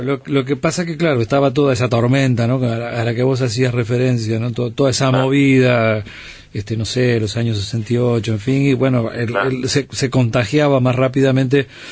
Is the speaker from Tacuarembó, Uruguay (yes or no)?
no; Montevideo, Uruguay; born there; yo nací en Jacinto Vera